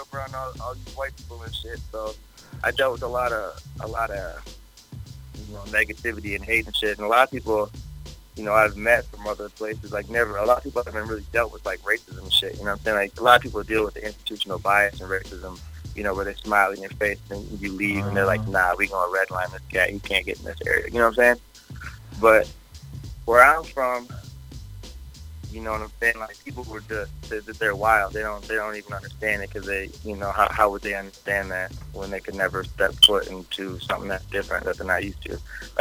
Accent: Massillon, Ohio, United States; I'm down from Maslin, back, you know, by Canton and shit down there in Ohio.

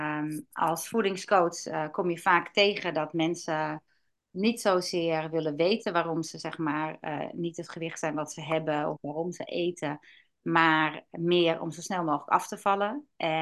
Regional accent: Zwaag, North Holland, Netherlands; now in Hoorn, Netherlands; Ik kom uit Zwaag en ik woon tegenwoordig in Horen en heb mijn praktijk in Blokker, dus het is allemaal lekker dicht bij elkaar.

